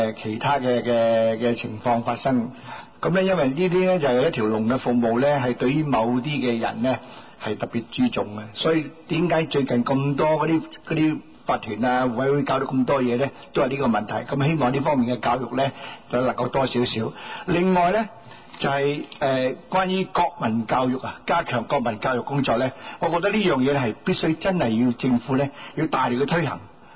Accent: China; 就我哋身為中國人呢

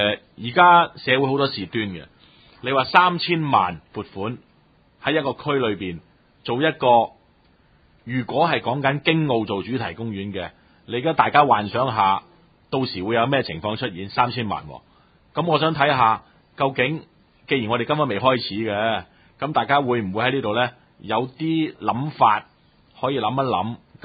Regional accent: China; 當然啦，作為中國人一定係好支持嘅

